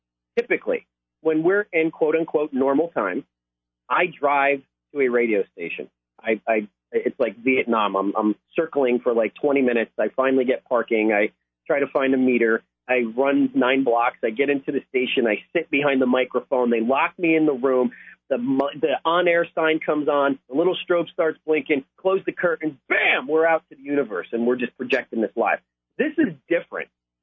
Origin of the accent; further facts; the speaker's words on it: New Jersey, United States; Where I live, it's a far cry from where I grew up in New Jersey. Jersey!